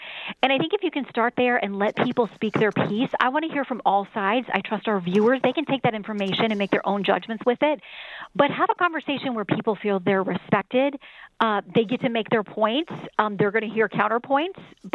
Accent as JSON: {"language": "English", "region": "the South", "country": "United States", "tie": "born or raised there", "said": "for me, growing up in the South was very much about, I do think you can get more flies with honey."}